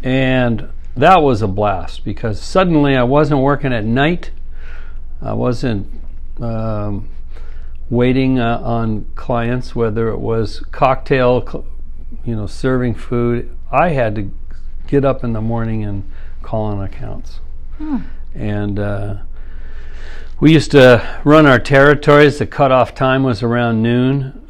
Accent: Las Vegas, Nevada, United States; I grew up in Las Vegas, Nevada, and my dad was a stagehand, and that's where we ended up because there was theater work there for people running spotlights, etc., building sets.

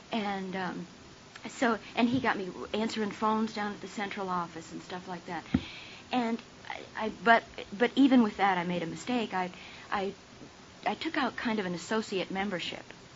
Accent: Rhode Island, United States; And Texas, for God's sakes, you know, I grew up in Rhode Island.

